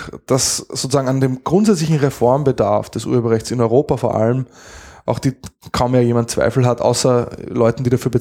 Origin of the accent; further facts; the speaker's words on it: Linz, Upper Austria, Austria; now in Vienna, Austria; Und ich komme aus Linz und meine Partnerin und meine Tochter leben in Wien